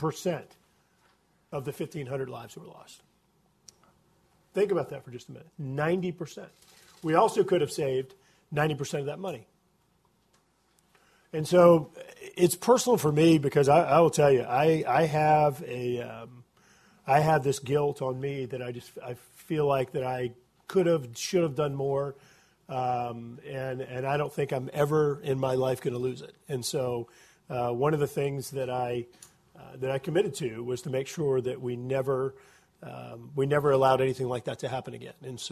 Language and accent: English; Louisiana, United States; I'm from South Louisiana, where we drain from Montana to New York to two Canadian provinces.